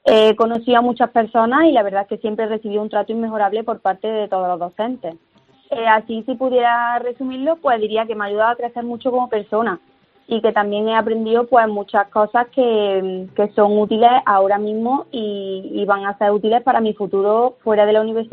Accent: Villafranca de Córdoba, Andalusia, Spain; Soy de un pueblo de Córdoba, de Villafranca.

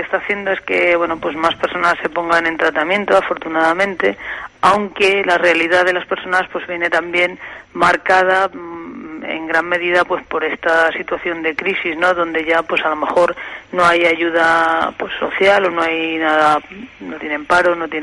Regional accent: Galisteo, Extremadura, Spain; Sí, en Galisteo, es que yo soy de Galisteo

